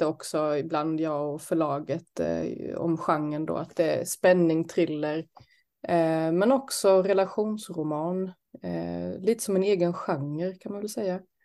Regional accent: Småland, Sweden; also born or lived in France; Och så kommer jag delvis från Frankrike också då. Så att jag har ju väldigt mycket Småland i mig. Men också väldigt mycket Frankrike då. Så det är min bakgrund kan man väl säga. Att jag har vuxit upp på båda hållen.

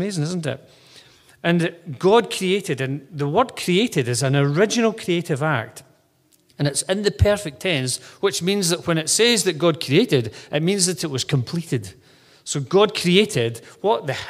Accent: Scotland, United Kingdom; It's a good Scottish word, actually. It's actually a Hebrew word, ruach. But when we're Scottish, we can say that really well.

